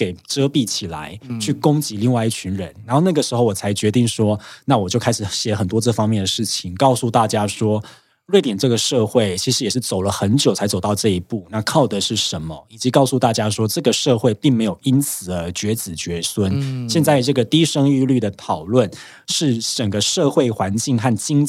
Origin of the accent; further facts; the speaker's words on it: Taiwan; 你会重新的认识说我是台湾人